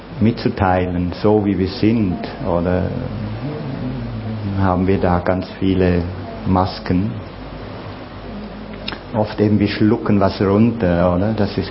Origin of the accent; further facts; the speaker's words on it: Switzerland; ich bin halt Schweizer.